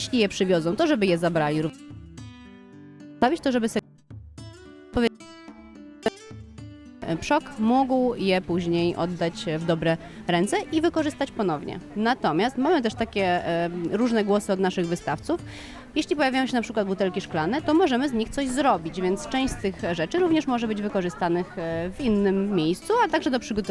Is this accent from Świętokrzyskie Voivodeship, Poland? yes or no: yes; Końskie, Świętokrzyskie Voivodeship, Poland; now in Warsaw, Poland; Ja na co dzień mieszkam w Warszawie. Pochodzę z Końskich, więc też mała miejscowość nie jest mi obca.